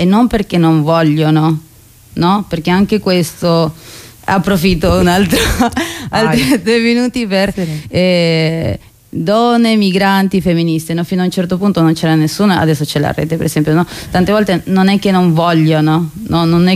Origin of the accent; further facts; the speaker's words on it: Peru; io peruviana ne ho trovato una che era sempre immigrante degli Stati Uniti